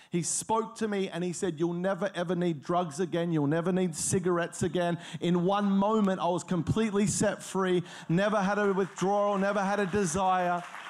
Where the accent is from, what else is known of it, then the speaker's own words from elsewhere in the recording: Australia; I grew up in Australia. You probably worked that out by the way that I sound. But I grew up in Australia